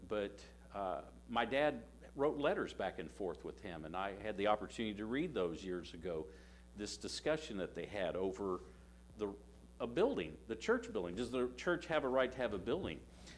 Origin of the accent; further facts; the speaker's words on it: Indiana, United States; when I grew up in Indiana, we had an eldership. So this was in the 70s.